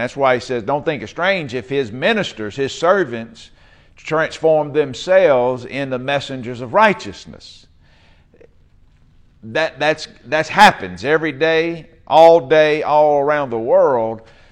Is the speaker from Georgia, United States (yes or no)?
no; Louisiana, United States; they said, man, you from Louisiana? I said, I done lost a lot of my accent. I don't talk like I used to.